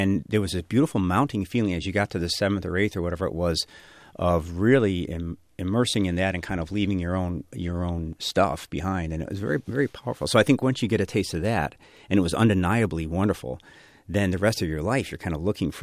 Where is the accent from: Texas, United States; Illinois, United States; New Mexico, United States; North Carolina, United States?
Illinois, United States; Chicago; We grew up on the South Side and went to Catholic schools.